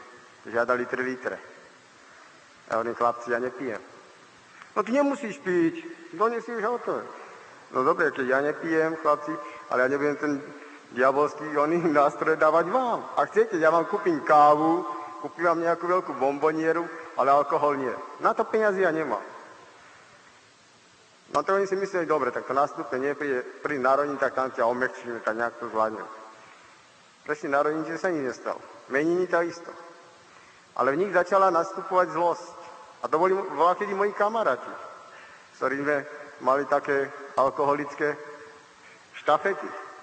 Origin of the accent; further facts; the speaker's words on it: Partizánske, Trenčín Region, Slovakia; u nás v Partizánsku máme takú jednu peknú pieseň